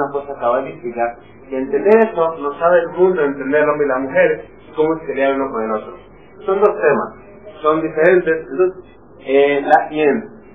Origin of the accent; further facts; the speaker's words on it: Mexico; Yo vengo de México. No vengo de una familia religiosa